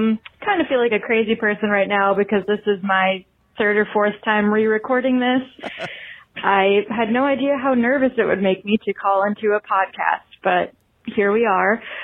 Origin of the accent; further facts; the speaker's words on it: Philadelphia, Pennsylvania, United States; now in Pittsburgh, United States; I'm an optician in Pittsburgh, Pennsylvania. I love hearing Andy talk about Pittsburgh and Philly. I grew up in Philly.